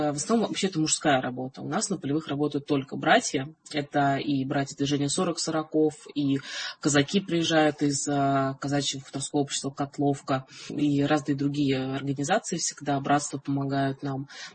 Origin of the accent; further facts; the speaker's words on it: Moscow, Russia; born there; Я родилась в Москве. Родители не были воцерковлены.